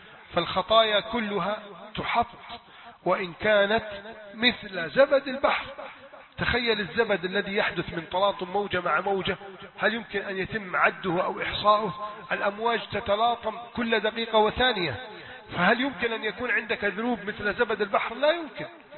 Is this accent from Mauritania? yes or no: no; Egypt